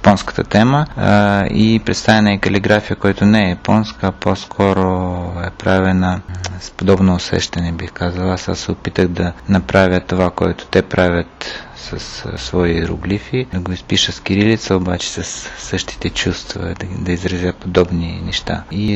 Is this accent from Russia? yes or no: no; Izmail, Odesa Oblast, Ukraine; Прилича ми на моя роден град. Измаил също е малък град в Бесарабия, на брега на Дунава.